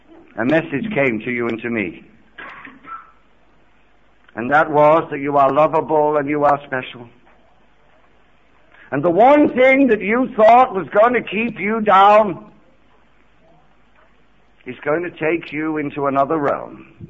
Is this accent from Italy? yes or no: no; England, United Kingdom; Just for you to know that I'm from England, I'm not from Ohio.